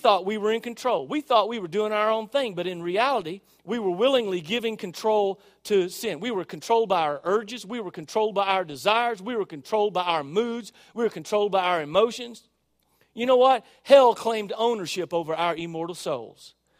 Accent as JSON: {"language": "English", "region": "Arkansas", "country": "United States", "said": "Can you tell I'm from Arkansas?"}